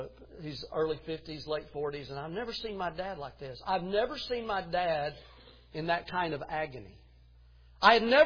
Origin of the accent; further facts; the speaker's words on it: Tennessee, United States; And my dad, when I grew up in East Tennessee, my dad was always I always looked at my dad as the man's man.